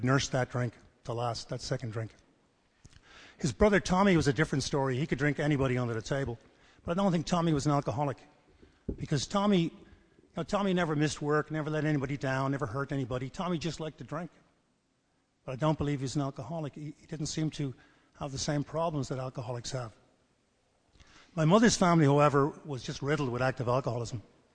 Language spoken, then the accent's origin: English; Dublin, Leinster, Ireland; And I grew up in Ireland, in Dublin, Ireland. I'm from Dublin originally, in a very average working-class home.